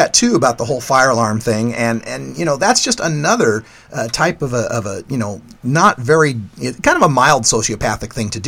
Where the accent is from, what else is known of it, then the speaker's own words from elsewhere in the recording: Idaho, United States; One of the things here is that I'm originally from Idaho, okay? So I grew up surrounded by conservatives